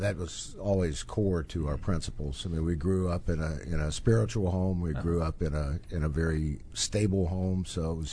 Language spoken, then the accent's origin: English; West Virginia, United States; I spent most of the boyhood years in West Virginia.